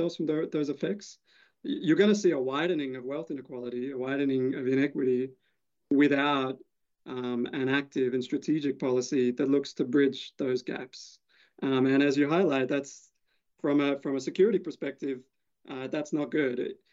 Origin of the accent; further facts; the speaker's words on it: Australia; now in United States; I'm an Australian, right? I'm actually not from this country, and my background is more in international climate policy.